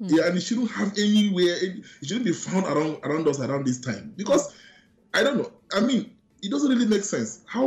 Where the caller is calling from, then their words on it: Gambia; I'm calling from Gambia.